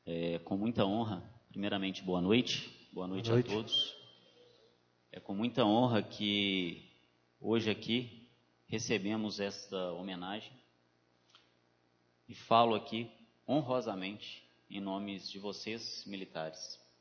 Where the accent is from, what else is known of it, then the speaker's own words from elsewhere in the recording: Belo Horizonte, Minas Gerais, Brazil; now in Alfenas, Brazil; eu vim de Belo Horizonte, então sou neófito aqui também na cidade